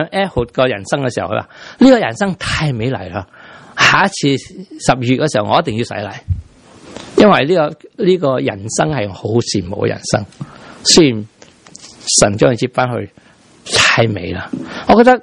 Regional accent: Guangdong, China; 我知道我哋广东人系向广东人传福音

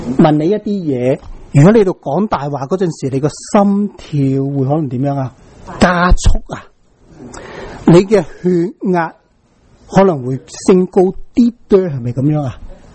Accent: Guangdong, China; 我们广东人啊有句说话，这个说话呢几个几特别的

